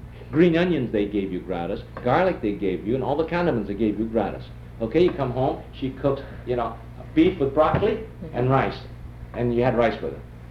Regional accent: Los Angeles, California, United States; I guess when I was growing up in Los Angeles, you know, as a high school lad, I don't think I cared much.

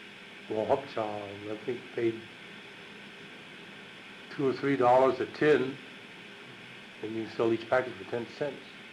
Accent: United States; Now, the youngsters like myself, we grew up here, we didn't really have that kind of a feeling. We're American, we're citizens, we're born here, so this is our home.

